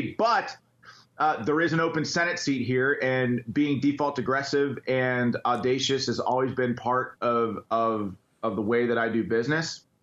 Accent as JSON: {"language": "English", "town": "Pittsburgh", "region": "Pennsylvania", "country": "United States", "said": "So, yeah, I'm from Western Pennsylvania. I was born in Oakland, which is right outside the city of Pittsburgh."}